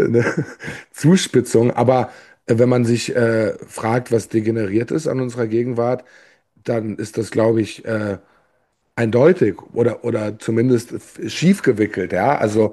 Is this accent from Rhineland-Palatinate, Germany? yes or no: yes; Ludwigshafen, Rhineland-Palatinate, Germany; die mir meine Heimat weggenommen hat und die Stadt Ludwigshafen, die ich kenne, heute nicht mehr wiederzuerkennen ist.